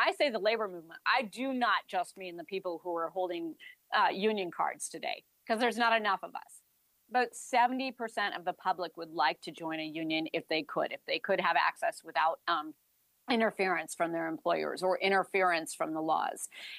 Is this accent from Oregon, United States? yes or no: yes; Corvallis, Oregon, United States; born there; I was born in Corvallis, Oregon.